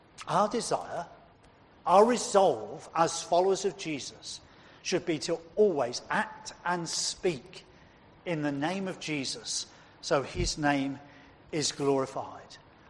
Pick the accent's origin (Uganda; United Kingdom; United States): United Kingdom; England; We're English, after all, many of us. And that's part of our DNA, I think.